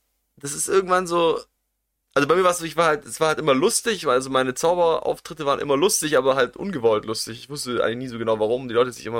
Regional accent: Stuttgart, Baden-Württemberg, Germany; Ja, aber ich bin aus Stuttgart-Vaihingen.

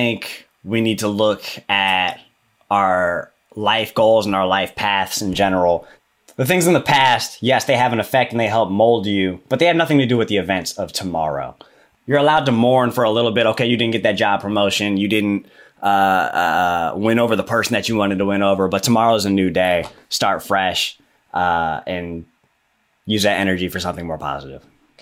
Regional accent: the South, United States; I'm also from the South, and we celebrate death in a different way.

